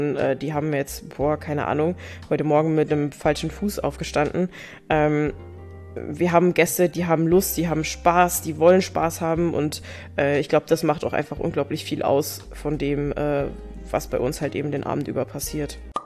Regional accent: Brauneberg, Rhineland-Palatinate, Germany; also born or lived in Traben-Trarbach; als meine Mama zum zweiten Mal geheiratet hat, dann nach Brauneberg als Kind und da bin ich dann groß geworden und aufgewachsen. Auch meine Oma kommt von der Mosel aus Enkirch, sodass ich quasi im Weinberg rumgekrabbelt bin

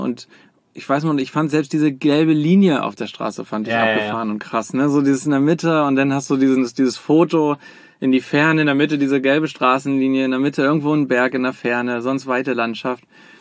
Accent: Canada; wir sind Kanadier, wir sind anders.

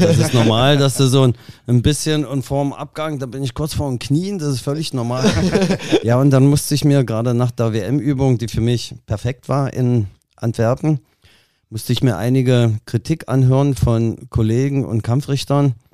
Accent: Bad Salzungen, Thuringia, Germany; Also ich stamme aus Bad Salzungen an der Werra. Das ist so Thüringen, kurz vor Hessen.

